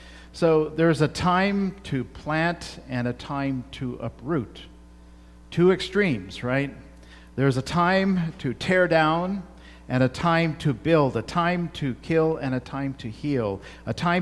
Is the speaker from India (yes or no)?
yes; India; I'm brown on the inside and white on the outside. And so, I bring that, and I can't help but bring that, right, to this relationship because I grew up in India.